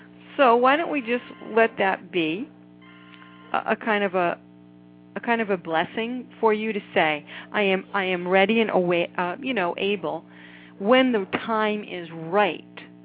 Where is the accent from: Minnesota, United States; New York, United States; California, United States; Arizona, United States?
California, United States; Oh, good, my hometown.